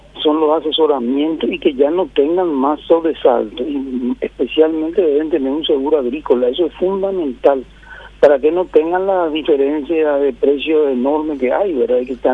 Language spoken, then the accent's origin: Spanish; Paraguay; somos muchísimos los paraguayos